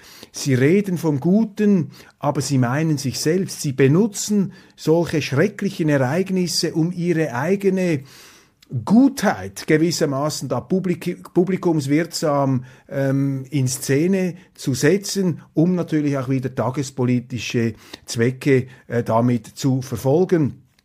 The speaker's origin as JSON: {"language": "German", "country": "Switzerland", "said": "also ich langsam als Schweizer, wir sind ein bisschen langsamer vielleicht"}